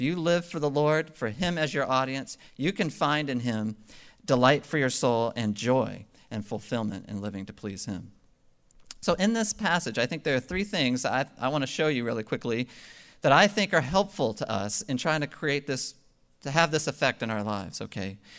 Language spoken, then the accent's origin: English; New England, United States; I'm an American. I'm a Yankee, a New Englander.